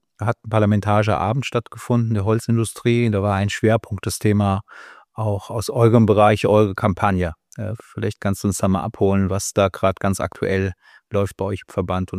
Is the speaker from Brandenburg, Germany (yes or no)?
no; Wetzlar, Hesse, Germany; Ich komme aus Wetzlar